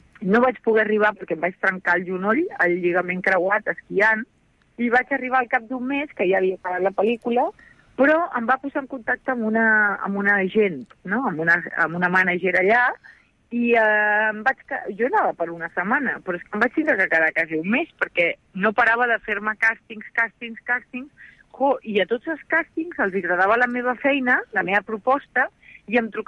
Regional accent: Catalonia, Spain; jo soc catalana

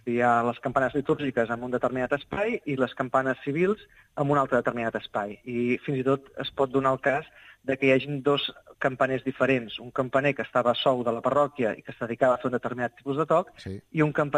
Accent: Tarragona, Catalonia, Spain; now in Montblanc, Spain; perquè jo soc de Tarragona, però actualment visc a Montblanc

